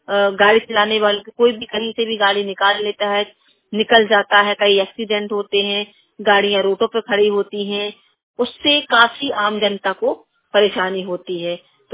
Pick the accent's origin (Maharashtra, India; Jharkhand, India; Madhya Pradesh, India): Madhya Pradesh, India; Narsinghpur; और मैं नरसिंहपुर की निवासी हूँ।